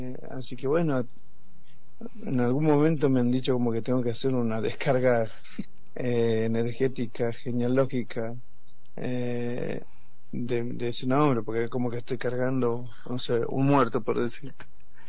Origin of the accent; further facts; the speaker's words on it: Santiago del Estero, Argentina; also born or lived in Morón; soy nacido en Morón, provincia de Buenos Aires. Sí. Pero obviamente he vivido toda mi vida en Santiago.